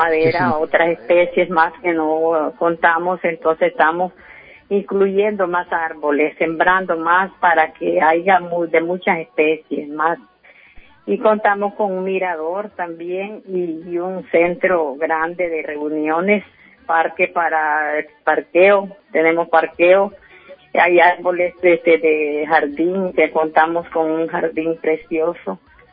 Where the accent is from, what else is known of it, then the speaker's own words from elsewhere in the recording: Colonia Los Ángeles, South Caribbean Coast Autonomous Region, Nicaragua; de Colonia Los Ángeles, coordinadora de gabinete acá en este lugar de Nueva Guinea